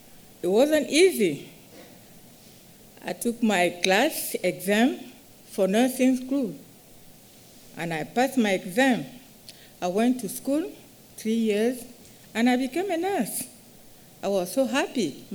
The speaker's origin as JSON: {"language": "English", "country": "Cameroon", "tie": "born or raised there", "first_language": "French", "second_language": "English", "moved": "as an adult", "said": "I was born and raised in Cameroon, Africa. I am 26 years nurse retired. I speak French like my first language and other different languages."}